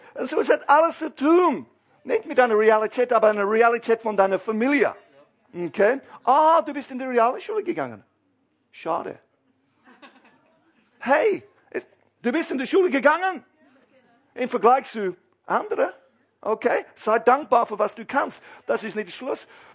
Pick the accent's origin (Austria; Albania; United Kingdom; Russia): United Kingdom; South of England; German is a second language; Er ist vom Norden, ich bin vom Süden. Ja? Und das ist kein Englisch.